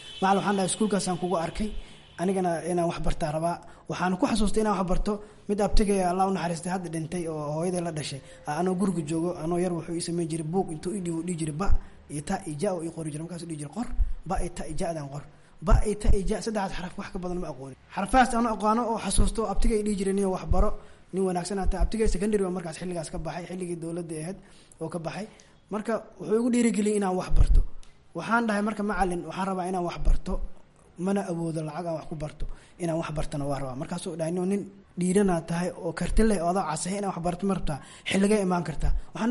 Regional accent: Baidoa, South West State, Somalia; born there; waxaan ku dhashay Baydhabo, waxaan imid Muqdisho 1995.

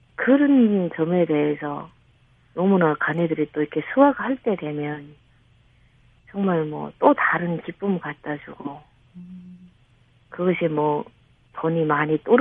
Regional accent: North Korea; now in South Korea; 내가 북한 사람이라는 그거 자체를 내가 이렇게 그냥 울타리를 치고 살았던 것 같아요.

